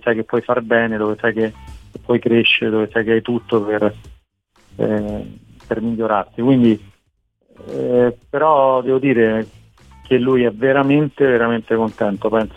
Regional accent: Rome, Lazio, Italy; che già conoscevo chiaramente da Roma, essendo romano anche lui

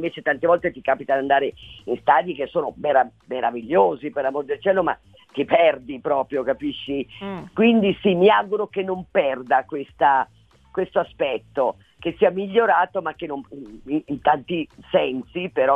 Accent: Empoli, Tuscany, Italy; also born or lived in Montaione; il mio paese di nascita, che è Montaione, e anche l'Empoli, dove sono cresciuta

